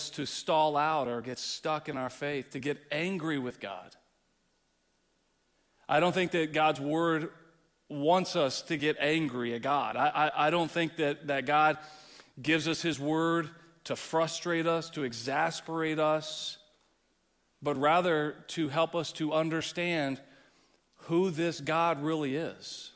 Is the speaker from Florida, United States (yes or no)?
no; Texas, United States; growing up in Texas, I'm used to seeing this visual.